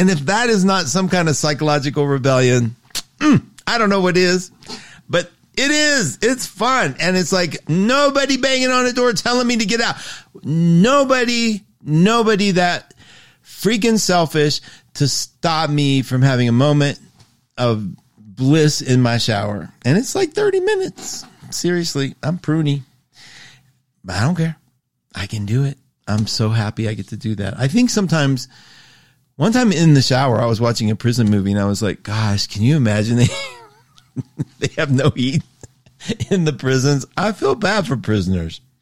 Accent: West Virginia, United States; I was raised in West Virginia, as many of you know.

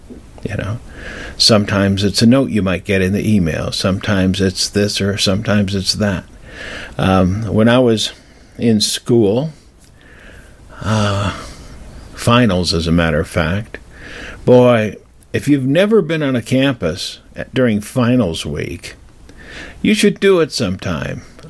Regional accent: Colorado, United States; I said, look, I'm not from around here. I'm from Colorado.

